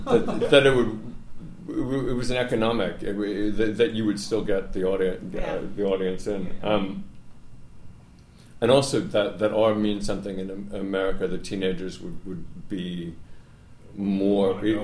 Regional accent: Washington, District of Columbia, United States; And I'm from Georgetown, I'm from D.C.

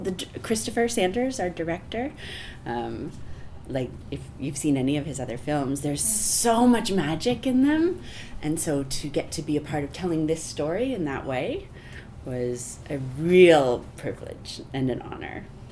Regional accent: Canada; also born or lived in Toronto; now in Los Angeles, United States; Well, so I'm Canadian, and I had been based in Toronto for a decade

